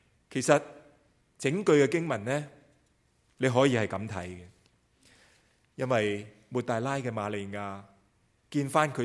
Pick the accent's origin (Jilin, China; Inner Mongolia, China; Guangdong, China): Guangdong, China; first language Cantonese; 我们都是广东人，我们都是讲广东话